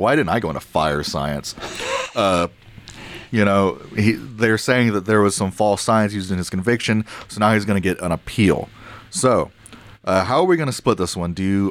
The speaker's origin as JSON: {"language": "English", "town": "Gatesville", "region": "Texas", "country": "United States", "tie": "born or raised there", "said": "My hometown of Gatesville."}